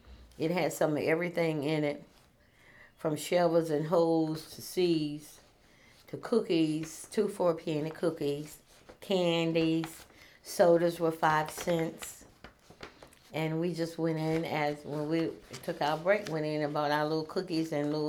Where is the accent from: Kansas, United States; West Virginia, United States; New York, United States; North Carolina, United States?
North Carolina, United States; Princeville; born there; I was born in Princeville, North Carolina on March the 17th, 1950.